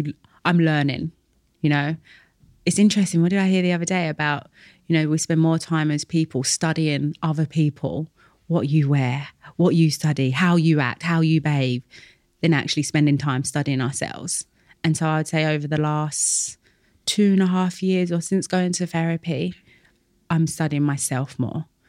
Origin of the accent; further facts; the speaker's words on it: London, United Kingdom; that grew up in East London.